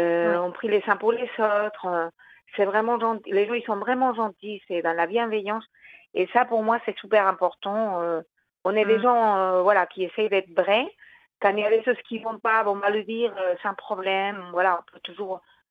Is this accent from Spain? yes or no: yes; Spain; now in France; voilà, je suis maman de 5 enfants. J'habite en région parisienne et je suis espagnole.